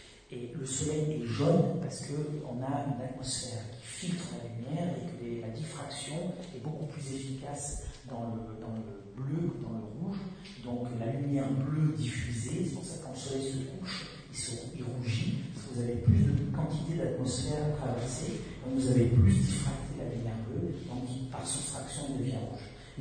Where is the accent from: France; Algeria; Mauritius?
France; C'est pas parce que je suis français que j'ai fait ça.